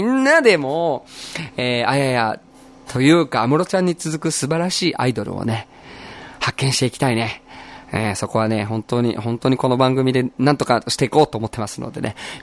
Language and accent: Japanese; Aichi, Japan; moved away as an adult; now in Okinawa, Japan; 出身はですね、愛知県ですね。沖縄はそのもうバンドを結成したその年なんですけれども、10年前に来ました。本籍もね移しました、こっちにね、30歳の時に